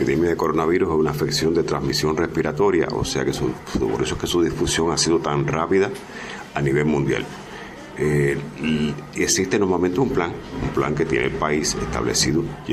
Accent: Cuba; somos cubanos, los cubanos estamos acostumbrados siempre a nos vemos, nos abrazamos

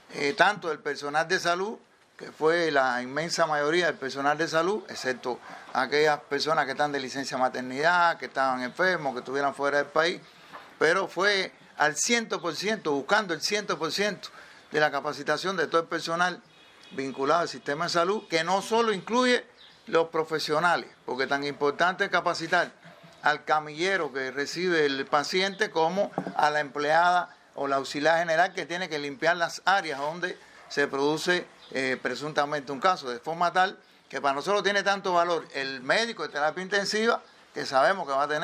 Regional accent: Cuba; lo cariñosos que somos los cubanos, cómo nos besamos, cómo nos abrazamos

